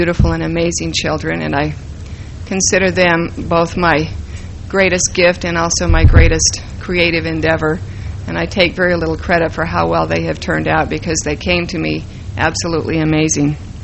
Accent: Provo, Utah, United States; also born or lived in California; I grew up in Provo because they say I couldn't possibly fit there, and they're right. I never did. I lived in California for some time after I married and then returned to Provo a few years ago.

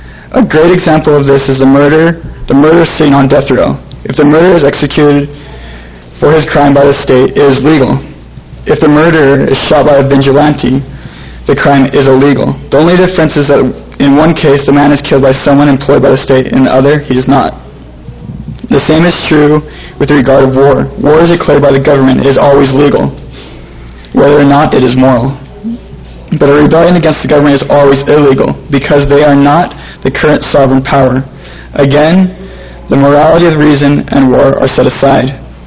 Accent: Provo, Utah, United States; I'm from Provo, Utah, and I've kind of been involved with anarchism for a few years now.

